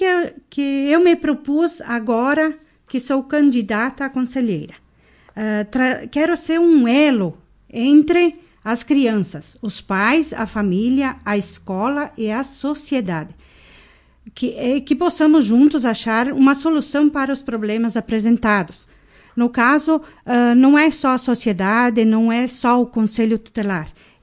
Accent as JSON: {"language": "Portuguese", "town": "Marau", "region": "Rio Grande do Sul", "country": "Brazil", "tie": "born or raised there", "said": "tenho 52 anos e sou natural de Marau, do distrito de Laranjeira. Lugar que tenho muito orgulho de ter nascido e vivido. Fiquei lá por 19 anos, quando vim para a cidade para trabalhar."}